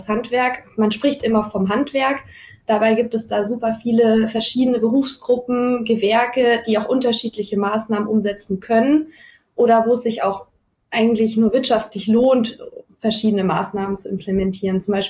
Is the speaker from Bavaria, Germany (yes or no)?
yes; Munich, Bavaria, Germany; Ich komme aus München